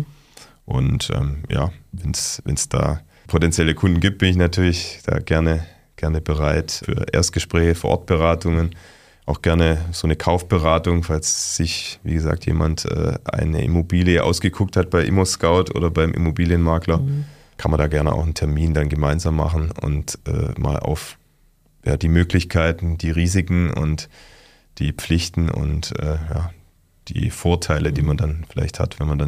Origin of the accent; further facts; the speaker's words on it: Nürtingen, Baden-Württemberg, Germany; Ich komme aus Nürtingen, in der Nähe von Stuttgart.